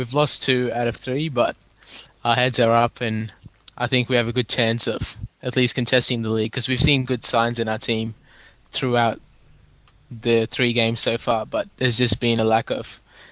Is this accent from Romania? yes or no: no; Australia; from Australia.